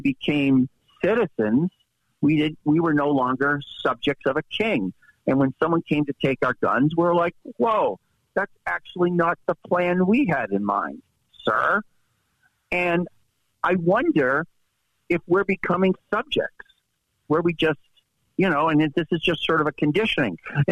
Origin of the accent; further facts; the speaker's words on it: Massachusetts, United States; Growing up in Massachusetts, you visit Lexington and Concord, you hear about it every year, right?